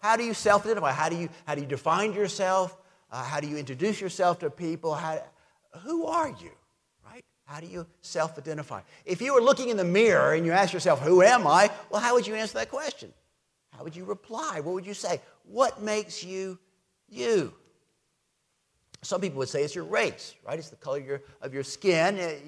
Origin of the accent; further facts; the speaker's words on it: the South, United States; I'm from the South, obviously. I'm very Southern. I didn't know how Southern I was until I moved to the Northeast, and I realized, wow, I'm more Southern than I thought.